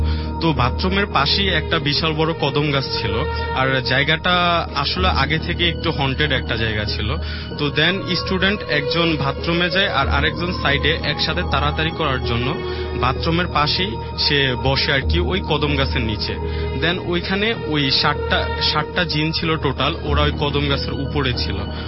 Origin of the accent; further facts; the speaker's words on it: Comilla, Chittagong Division, Bangladesh; আমি ঘটনাটা হচ্ছে আমার গ্রামের বাড়ি কুমিল্লায়